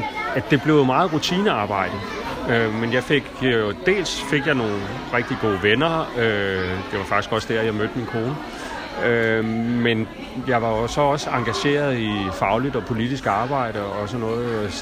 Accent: Copenhagen, Capital Region of Denmark, Denmark; Jeg er født i København og opvokset i Københavns omegn. Jeg har boet der, indtil jeg fyldte 30.

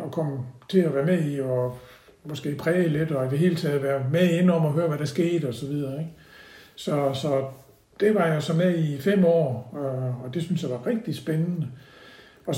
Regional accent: Odense, Region of Southern Denmark, Denmark; now in Haderslev, Denmark; vi kommer fra Odense, som jo både kulturmæssigt og sport og alt sådan noget, var jo, der er en stor by, ikke?

